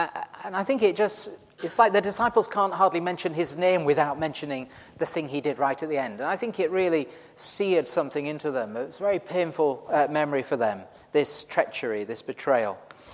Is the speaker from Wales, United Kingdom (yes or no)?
no; Yorkshire and the Humber, United Kingdom; but I am from Yorkshire originally.